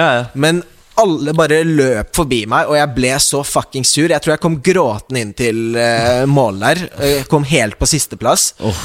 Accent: Oslo, Norway; Men mamma flyttet, vi bodde på Grønland. Jeg er født og oppvokst på Grønland.

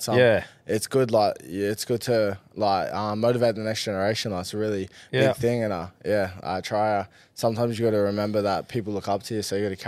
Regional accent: Mount Druitt, New South Wales, Australia; Well, I grew up in a small place, Sydney, called Mount Druitt.

